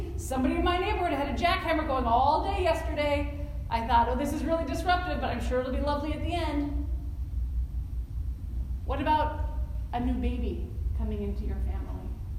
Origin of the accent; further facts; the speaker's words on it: United States; As a society, as an American society, we are so good at working really, really hard.